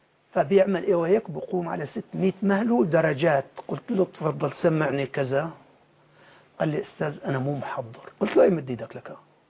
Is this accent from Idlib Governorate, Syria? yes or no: yes; Jarjanaz, Idlib Governorate, Syria; جرجناز بلدتنا مدرس لغة عربية